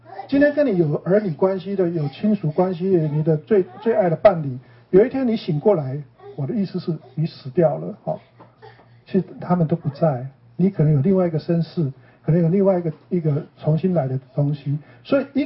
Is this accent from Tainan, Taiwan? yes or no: no; Yilan County, Taiwan; 我不知道你们是哪里的人，然后我们宜兰人是有一句话